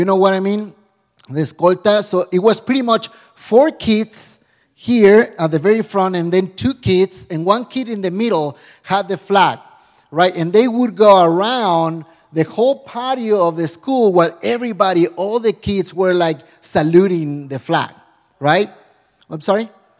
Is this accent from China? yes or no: no; Mexico; When I was growing up, I grew up in Mexico.